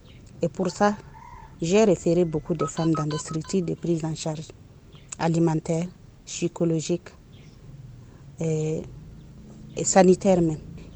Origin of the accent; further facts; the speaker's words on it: Gorgadji, Sahel, Burkina Faso; Je suis de Gorgadji, je me suis déplacée pour Dori.